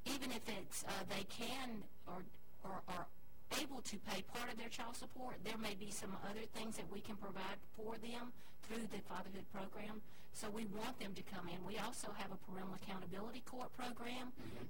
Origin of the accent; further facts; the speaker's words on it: Columbus, Georgia, United States; This is my hometown, so I do have a closer connection to what goes on in Muskogee County and our surrounding area here.